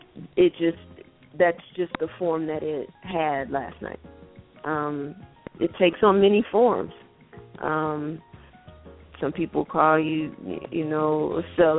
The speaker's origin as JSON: {"language": "English", "town": "Chicago", "region": "Illinois", "country": "United States", "said": "Well, I'm a Chicagoan, so, you know, I really don't care."}